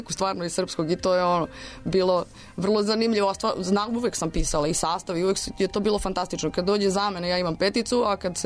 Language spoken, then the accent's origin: Serbian; Belgrade, Serbia; now in Aranđelovac, Serbia; Ja sam bila Beograđanka u Aranđelovcu.